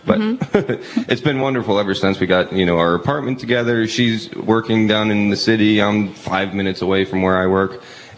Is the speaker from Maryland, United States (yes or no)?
yes; Maryland, United States; Well, it was tricky because she's from Jersey and I'm from Maryland